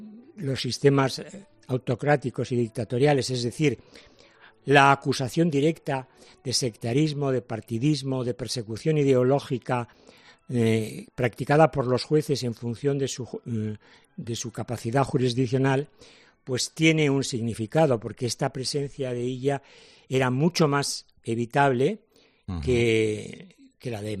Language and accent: Spanish; Basque Country, Spain; estrategia del nacionalismo para que en la sociedad vasca no se informase sobre esta audiencia. De mi tierra, Carlos, se ha extirpado la presencia del Estado y de España de una manera radical, injusta, discriminatoria, más aún que en Cataluña.